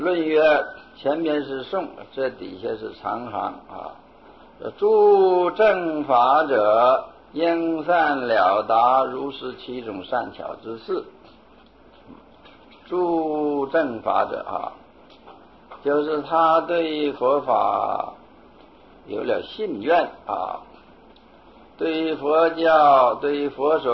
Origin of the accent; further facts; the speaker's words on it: China; 这个我们中国人啊，就是中国哲学啊